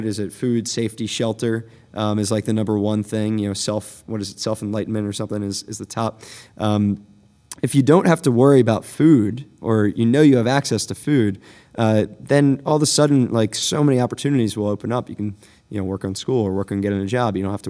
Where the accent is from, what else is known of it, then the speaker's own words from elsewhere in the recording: Baltimore, Maryland, United States; So Baltimore is my hometown. You know, I'm born and raised just outside the city and technically in the county. But, you know, I consider Baltimore my hometown.